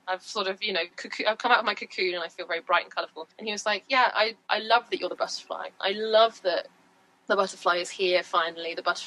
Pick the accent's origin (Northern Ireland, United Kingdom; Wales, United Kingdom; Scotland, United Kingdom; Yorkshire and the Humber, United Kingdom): Wales, United Kingdom; But I am from Wales